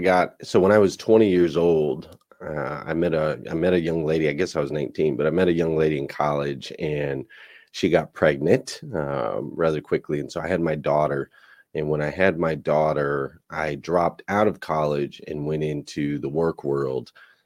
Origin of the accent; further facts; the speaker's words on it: Flagstaff, Arizona, United States; So I grew up in Flagstaff, Arizona. That's where I spent most of my years, very early years. My dad was in the military.